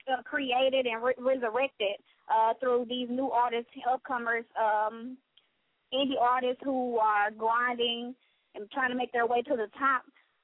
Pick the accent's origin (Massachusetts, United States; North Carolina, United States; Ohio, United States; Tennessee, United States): Tennessee, United States; Columbia; now in Murfreesboro, United States; from Columbia, Tennessee, but I reside in Murfreesboro at the time.